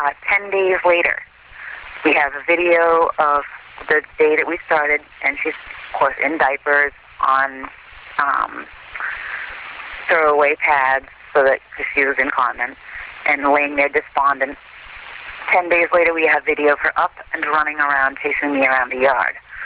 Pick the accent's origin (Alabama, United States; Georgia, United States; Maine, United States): Maine, United States; Guilford; I am from Central Maine, the town of Guilford.